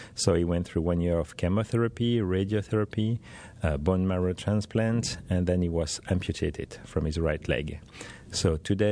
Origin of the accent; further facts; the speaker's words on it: Belgium; I'm from Belgium in Europe, so we have the GDPR coming